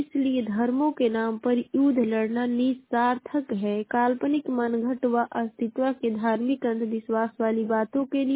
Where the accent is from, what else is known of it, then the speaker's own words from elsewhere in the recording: Ballia, Uttar Pradesh, India; और मैं बलिया जिले की निवासी हूँ।